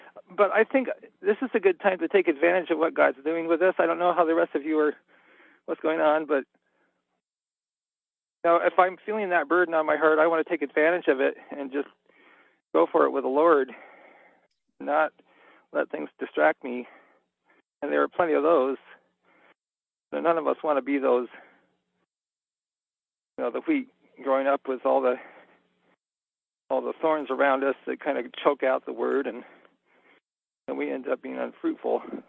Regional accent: Freeport, Maine, United States; also born or lived in Bath / Brunswick; Yeah, I grew up kind of in Freeport, well, Bath, Freeport, Brunswick area. All along there.

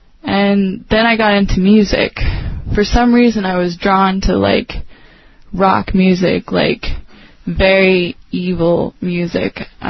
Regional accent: Ohio, United States; I'm originally from Ohio

